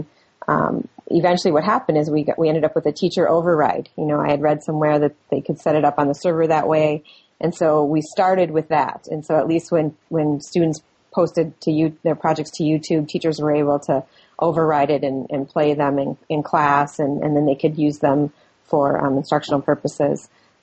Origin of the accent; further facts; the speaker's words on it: Michigan, United States; now in Lansing, United States; I am originally from the Upper Peninsula of Michigan.